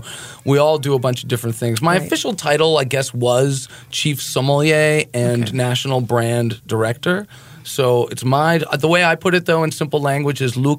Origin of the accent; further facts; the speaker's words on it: New Jersey, United States; I said, no, I'm a kid from Jersey aspiring to be one.